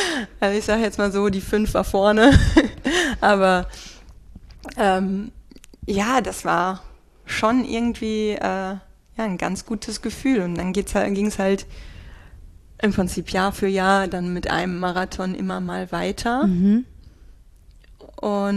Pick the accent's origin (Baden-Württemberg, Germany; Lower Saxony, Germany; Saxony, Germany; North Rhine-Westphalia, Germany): North Rhine-Westphalia, Germany; Wesel; es war ein kleiner Triathlon in Wesel, meiner Heimatstadt am Auesee, der mir auch sehr am Herzen liegt.